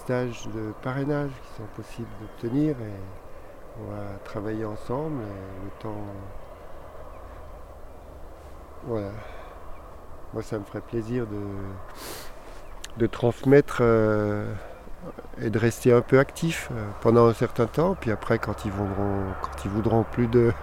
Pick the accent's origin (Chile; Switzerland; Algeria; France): France; Bourgogne-Franche-Comté; moved away; Je suis venu du Jura il y a 15 ans